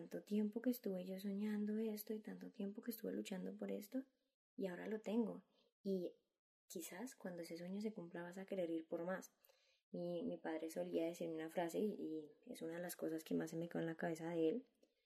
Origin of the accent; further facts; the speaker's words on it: Colombia; now in Spain; yo soy de Colombia, para los que no saben, pero vivo aquí en España